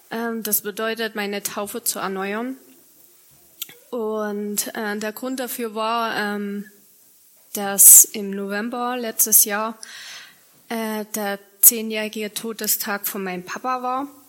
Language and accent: German; Königswalde, Saxony, Germany; ich komme ursprünglich aus Königswalde und auch wenn ich nicht mehr im Ort wohne, gehöre ich immer noch zur Kirchgemeinde Königswalde.